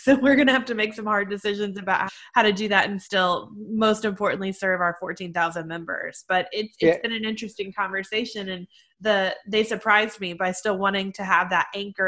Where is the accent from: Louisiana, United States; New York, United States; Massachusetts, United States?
Louisiana, United States; Well, as a Cajun myself, I would agree.